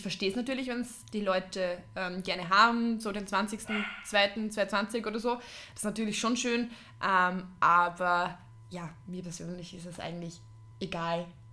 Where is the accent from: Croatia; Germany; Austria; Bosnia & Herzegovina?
Austria; so richtig bei uns in Österreich